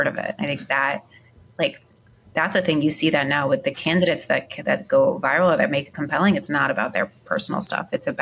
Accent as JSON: {"language": "English", "region": "New York", "country": "United States", "said": "I can picture what that looks like in my life as a New Yorker."}